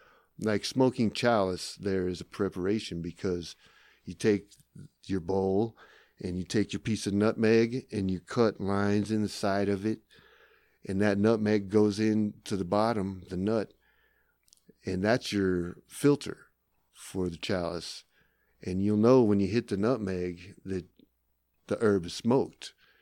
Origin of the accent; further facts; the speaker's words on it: Carlsbad, New Mexico, United States; also born or lived in Lovington, United States / Albuquerque, United States; Born in Lovington, grew up in Carlsbad, eventually made it to Albuquerque after college.